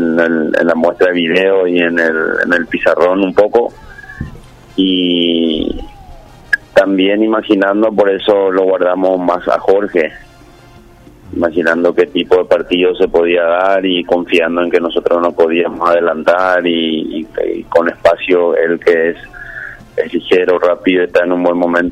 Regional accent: Paraguay; born or raised there; first language Guarani; Spanish is a second language

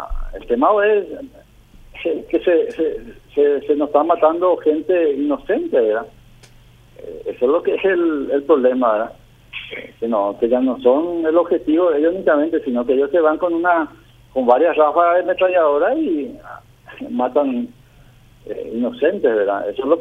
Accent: Paraguay; somos paraguayos

